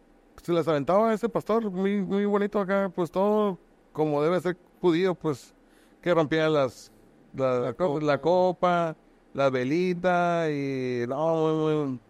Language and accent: Spanish; Ensenada, Baja California, Mexico; Soy de Ensenada, tengo 43 años. Pues básicamente yo crecí en un lugar cristiano.